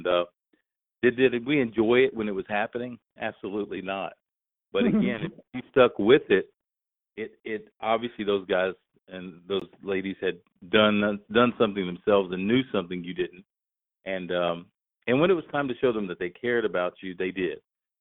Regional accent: Texas, United States; And so I was raised in Texas, in and around Central Texas, as an only child, actually.

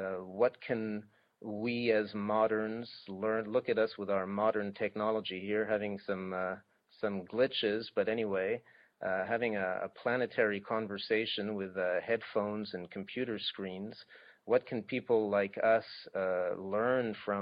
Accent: Switzerland; and I grew up in Switzerland, so I'd actually had some experience with it.

